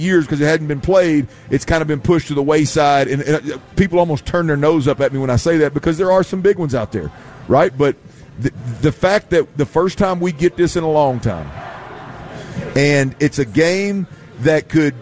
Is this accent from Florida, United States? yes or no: no; Texas, United States; I, as a fan and as a Texan, I'm just glad that this game